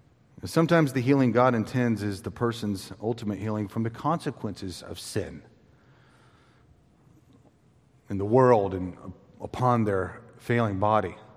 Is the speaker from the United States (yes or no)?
yes; Texas, United States; Now, I grew up in the Texas Panhandle, and it is windy in the Texas Panhandle.